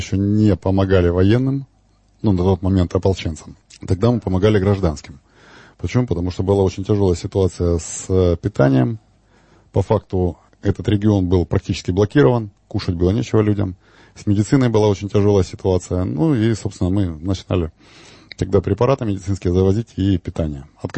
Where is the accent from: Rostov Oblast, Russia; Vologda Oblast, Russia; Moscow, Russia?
Rostov Oblast, Russia; Rostov-on-Don; Нет, я из Ростова-на-Дону, скорее всего, ростовчанин.